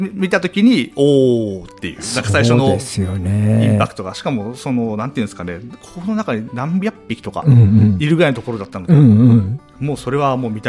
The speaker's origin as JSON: {"language": "Japanese", "region": "Nagano", "country": "Japan", "tie": "born or raised there", "said": "あの自分は出身は長野県なので、イナゴとか食べるんですよ。"}